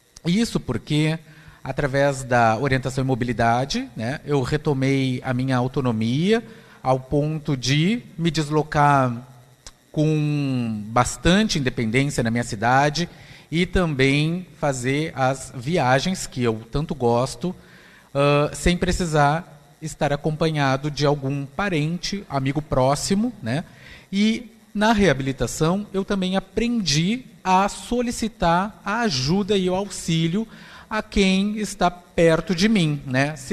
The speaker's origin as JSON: {"language": "Portuguese", "town": "Pelotas", "region": "Rio Grande do Sul", "country": "Brazil", "said": "eu sou de Pelotas, aqui no Rio Grande do Sul. Eu sou um homem de 1,78m, tenho a pele morena escura, cabelos pretos lisos, ficando grisalhos, em razão dos meus 42 anos."}